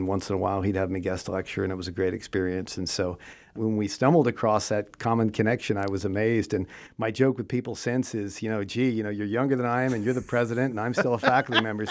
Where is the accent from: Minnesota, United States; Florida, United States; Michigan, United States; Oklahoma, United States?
Oklahoma, United States; Lawton; also born or lived in Fort Worth; I was actually born in Fort Worth, and my dad worked for General Motors. And right after I was born, he got moved to Lawton, Oklahoma. So I actually grew up